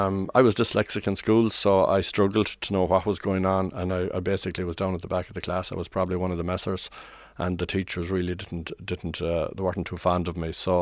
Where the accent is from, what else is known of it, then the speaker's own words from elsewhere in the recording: Connacht, Ireland; I was brought up in Mayo on a small 15-acre farm.